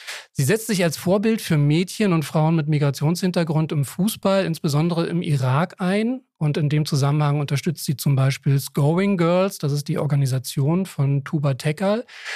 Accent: Berlin, Germany; mir als gebürtigen Berliner ist sowieso alles, was nicht Berlin ist, ist also Westdeutschland. Weißt du alles? So, ich bin wirklich noch zu Mauerzeiten geboren und als West-Berliner kennt man eigentlich nur Berlin und Westdeutschland.

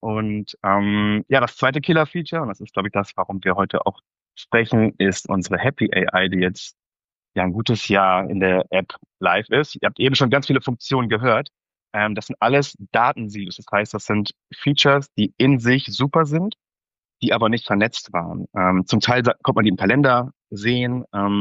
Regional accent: Cologne, North Rhine-Westphalia, Germany; now in Hamburg, Germany; ich bin 36 Jahre alt, ich komme aus Köln, habe dort BWL studiert, lebe jetzt seit 2017 in Hamburg

